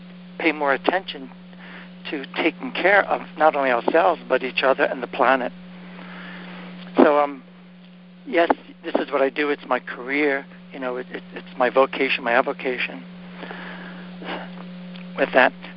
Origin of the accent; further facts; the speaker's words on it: Brooklyn, New York, United States; And I was born and raised in Brooklyn, so my Brooklyn came out, and I started freaking out, thinking, oh God, what they put in the water?